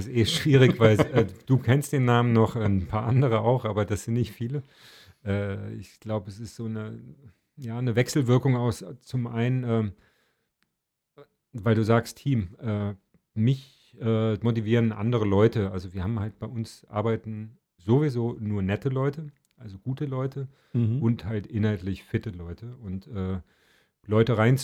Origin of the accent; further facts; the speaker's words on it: Marburg, Hesse, Germany; So in Marburg, wo ich herkomme, in der Kneipe